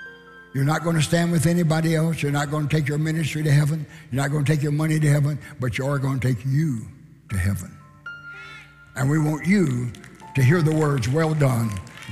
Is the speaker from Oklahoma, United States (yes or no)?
yes; Oklahoma, United States; Because see, I was from Oklahoma. I was a Confederate.